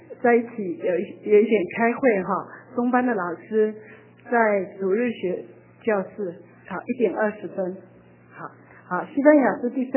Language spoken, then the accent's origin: Chinese; China; 我们中国人有时候，特别我们这一代哈，像我就从来都不记得我爸爸妈妈抱过我